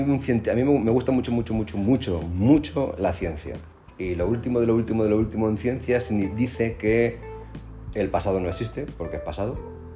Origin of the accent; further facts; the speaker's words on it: Spain; He ido muchas veces y me siento casi tan escocés como español.